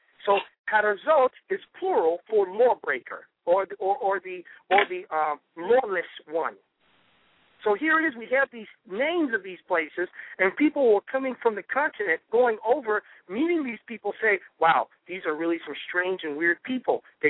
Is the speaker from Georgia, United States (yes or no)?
no; New York, United States; Yeah, I'm from New York, so I can definitely vouch for that.